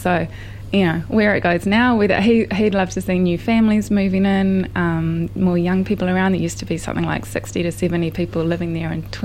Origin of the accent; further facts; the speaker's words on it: Tauranga, Bay of Plenty, New Zealand; I'm from Tauranga